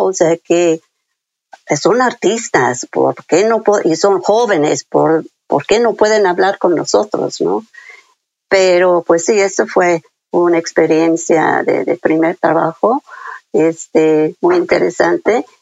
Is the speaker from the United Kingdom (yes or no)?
yes; Sheffield, Yorkshire and the Humber, United Kingdom; Spanish is a second language; also born or lived in London; Aunque yo nací en Londres, ahí estaban mis papás cuando empezó la guerra, ¿no? Pero después, cuando mi papá fue a la guerra, pues regresamos a Yorkshire, a Sheffield